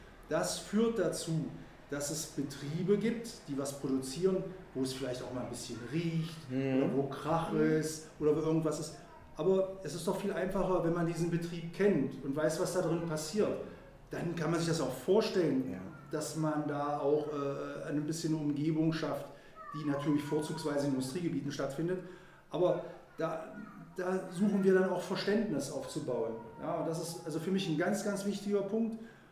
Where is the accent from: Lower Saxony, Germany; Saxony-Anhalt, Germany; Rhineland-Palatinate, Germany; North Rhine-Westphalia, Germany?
Saxony-Anhalt, Germany; Schönebeck; ich bin ja auch ein Kind des Ostens und wenn man dann im Urlaub war, der ja nicht ganz so weit weg ist wie heute, dann hat man doch voller Stolz von Schönebeck gesprochen.